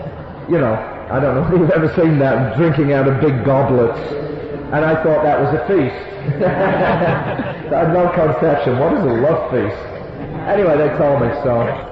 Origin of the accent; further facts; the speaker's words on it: Northern England, United Kingdom; And I remember it was her because I was from Northern England and so was she.